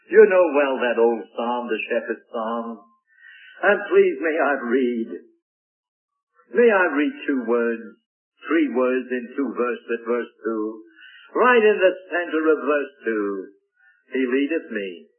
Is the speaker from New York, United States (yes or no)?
yes; Rochester, New York, United States; a dear preacher that lived back in my hometown of Rochester, New York, when I lived there.